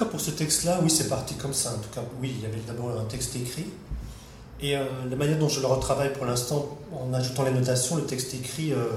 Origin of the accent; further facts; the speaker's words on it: Belgium; Je viens de Belgique, j'ai tendance à rallonger sévèrement les voyelles.